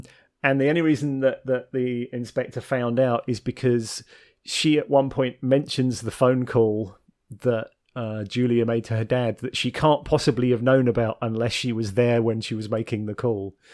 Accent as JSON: {"language": "English", "country": "United Kingdom", "said": "watching it as a Brit."}